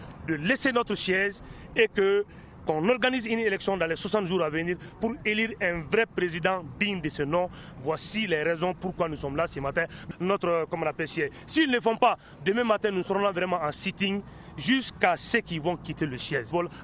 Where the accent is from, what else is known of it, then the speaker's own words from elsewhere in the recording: Mali; Nous sommes tous des Maliens